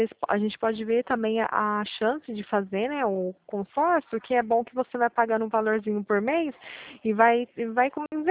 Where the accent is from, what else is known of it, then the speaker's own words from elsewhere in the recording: Pirassununga, São Paulo, Brazil; eu sou de Pirassununga.